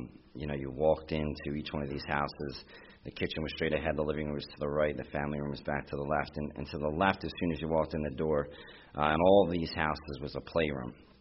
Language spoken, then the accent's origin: English; Bristol, Pennsylvania, United States; I am from Bristol, Pennsylvania.